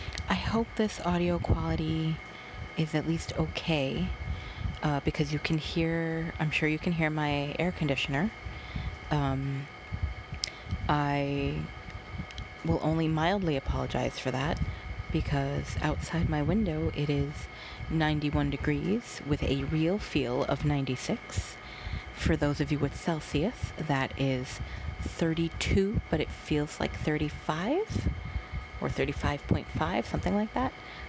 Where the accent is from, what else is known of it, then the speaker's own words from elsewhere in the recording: New York City, New York, United States; accent: New York; Where I'm from New York City. So hey, here's an actual New York accent.